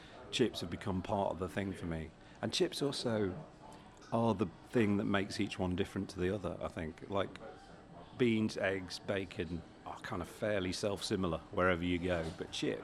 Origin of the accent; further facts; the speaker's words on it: Derby, East Midlands, United Kingdom; because I'm from Derby